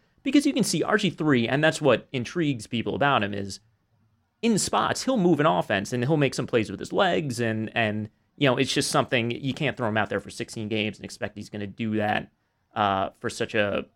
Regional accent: Connecticut, United States; I mean, I grew up 20 minutes outside of Hartford

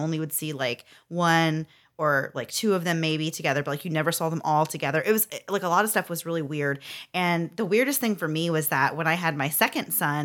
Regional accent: Florida, United States; I, like, made a joke about being from Florida and said that we don't have hills here.

